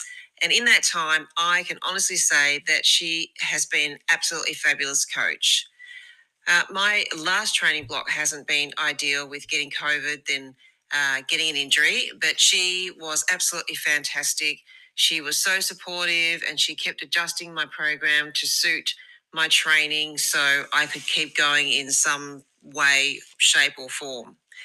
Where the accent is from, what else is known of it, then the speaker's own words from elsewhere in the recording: Melbourne, Victoria, Australia; I'm from Melbourne, Australia.